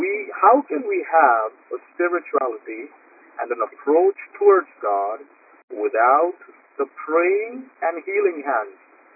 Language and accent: English; India; this is something that we as an Indian community and we as a Malangara Orthodox Church need to understand deeply.